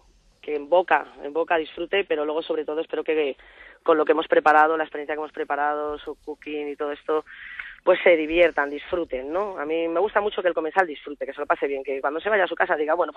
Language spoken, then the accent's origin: Spanish; Spain; nosotros somos, yo soy española, sí, y creo en la tradición